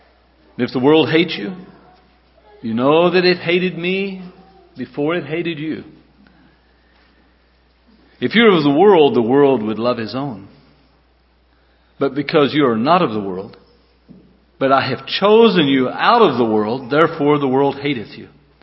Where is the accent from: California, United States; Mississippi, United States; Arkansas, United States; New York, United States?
Arkansas, United States; now in Creel, Mexico; you would probably never know it by listening to me, but I am from Arkansas. That's where our home, family, and home congregation is. We are currently living in Mexico, in the mountains, in Creel, Chihuahua, Mexico.